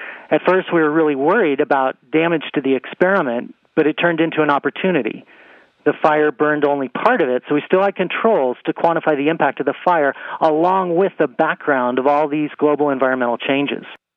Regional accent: Arizona, United States; The Wallow Fire in my home state, Arizona, has burned over 450,000 acres.

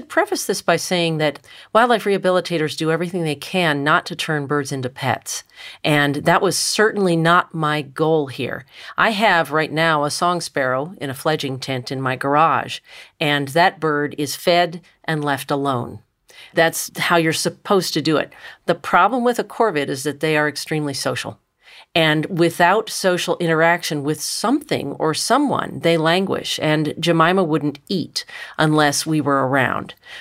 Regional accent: Richmond, Virginia, United States; I grew up in Richmond, Virginia, and my next-door neighbor had 17 free-roaming cats.

